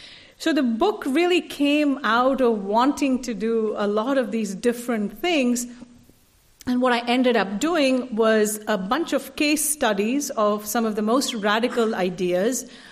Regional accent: Delhi, India; as a young girl growing up in Delhi, I was obsessed with maps

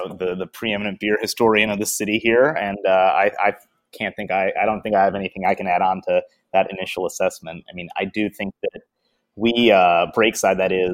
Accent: Detroit, Michigan, United States; moved away as an adult; now in Portland, United States; I am from Detroit. Yeah, but I have not lived in Michigan for about 20 years now. I moved to Portland in 2007, looking to get a start in the craft beer industry.

